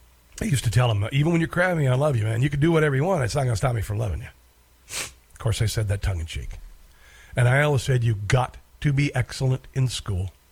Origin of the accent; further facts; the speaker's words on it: Iowa, United States; Almost sounded like I was from New York there. I'm from Iowa.